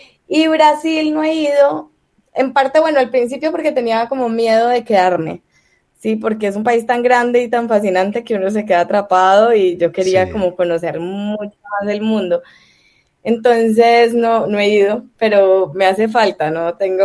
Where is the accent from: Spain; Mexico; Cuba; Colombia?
Colombia